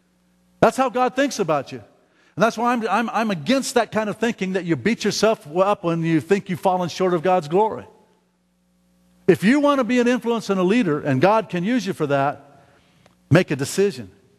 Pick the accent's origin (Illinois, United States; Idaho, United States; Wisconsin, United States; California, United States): Illinois, United States; Chicago; I'm from Chicago, you know